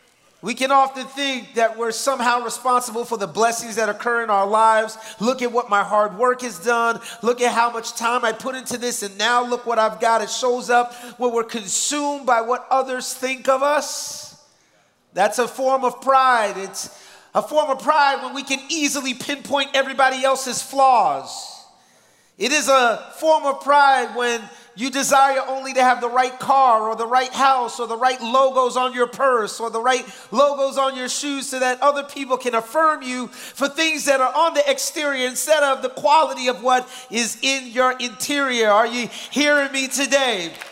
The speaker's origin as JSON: {"language": "English", "region": "New York", "country": "United States", "said": "Now, I'm from New York"}